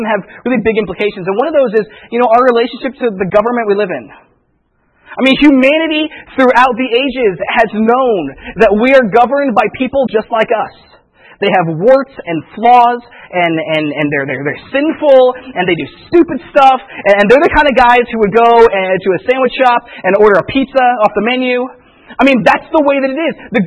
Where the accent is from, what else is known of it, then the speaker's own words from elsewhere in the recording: Indiana, United States; Well, growing up in Indiana, we don't have that.